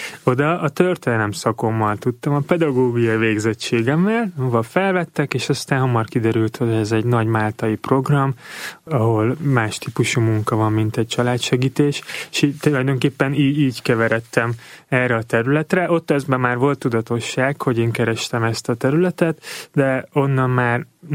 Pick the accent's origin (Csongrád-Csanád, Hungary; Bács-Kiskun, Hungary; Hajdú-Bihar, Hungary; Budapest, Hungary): Budapest, Hungary; én Budapesten nőttem fel, egy, nem tudom, középosztálybeli családban